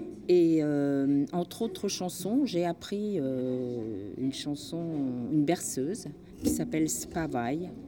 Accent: Rennes, Brittany, France; je suis rennaise.

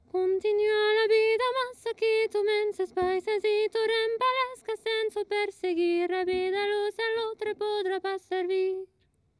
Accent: Condom-d'Aubrac, Occitanie, France; Je viens de Condon d'Aubrac

